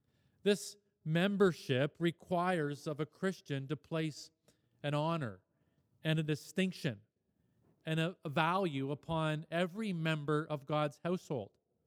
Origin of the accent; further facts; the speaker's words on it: Canada; born there; I was born in Canada, and thus upon registration of my birth, I became a Canadian citizen.